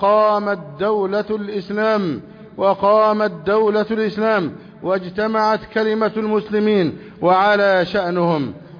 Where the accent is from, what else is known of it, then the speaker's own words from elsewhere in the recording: Egypt; بلدنا مصر